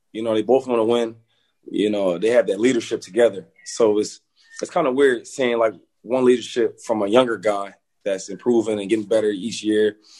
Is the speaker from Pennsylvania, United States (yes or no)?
yes; Harrisburg, Pennsylvania, United States; And that's like a hometown thing for me because I'm from Harrisburg. And it's like an hour away, you know.